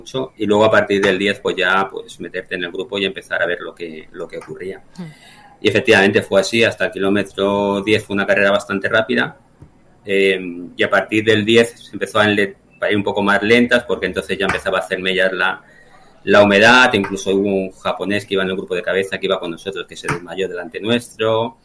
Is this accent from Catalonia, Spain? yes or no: yes; Barcelona, Catalonia, Spain; yo soy de Barcelona, vivo en el Prat, o vivía en el Prat, que está a 7 kilómetros